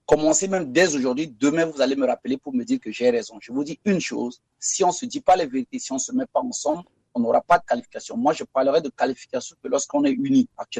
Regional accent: Central African Republic; je suis centrafricain, je reste centrafricain.

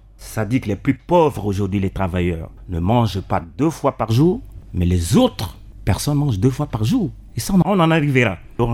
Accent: Central African Republic; Moi, je pense que nous sommes autour de cette table, c'est que nous sommes des Centrafricains. Nous sommes des héritiers de ce pays.

